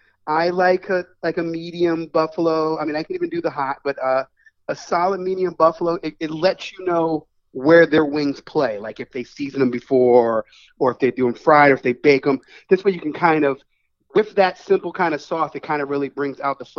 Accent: Bronx, New York, United States; also born or lived in Washington, D.C. area; I am also a native New Yorker. I was born in the Bronx.

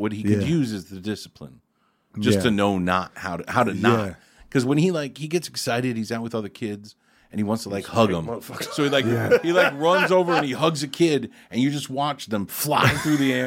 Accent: Connecticut, United States; also born or lived in upstate New York; I was born upstate New York, but I grew up mostly in Connecticut.

